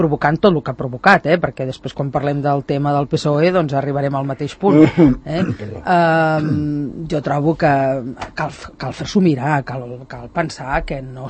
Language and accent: Catalan; Catalonia, Spain; per nosaltres com a catalans això atempta contra la nostra dignitat